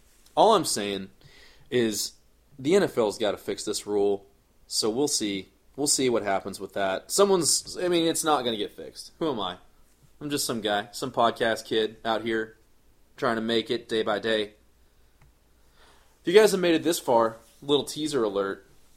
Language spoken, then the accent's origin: English; Garland, Texas, United States; also born or lived in Texarkana; As you may know, I am from Dallas, Texas, born in Texarkana, shifted to the mean streets of Garland when I was a young boy.